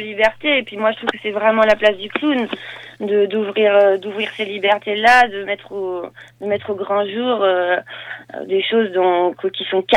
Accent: Normandy, France; Mais je viens quand même de Normandie, donc...

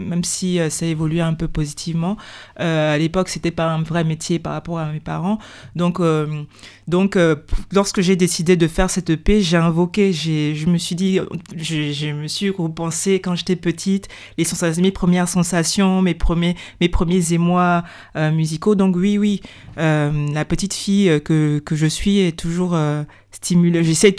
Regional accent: Gabon; Chez nous au Gabon, on taquine beaucoup nos grands-pères, nos grands-parents

